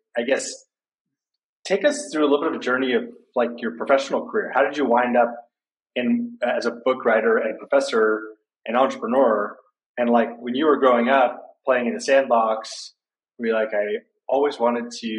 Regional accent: Palo Alto, California, United States; I won the lottery and I grew up in Palo Alto, California.

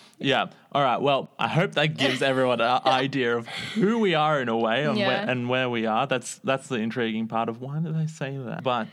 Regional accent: Northern Territory, Australia; Especially growing up in the Northern Territory

